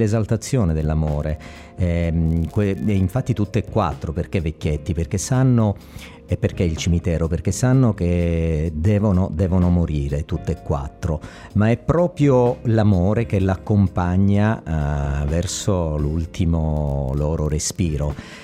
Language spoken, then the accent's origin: Italian; Sicily, Italy; Devo dire, noi siamo siciliani, si capisce sicuramente.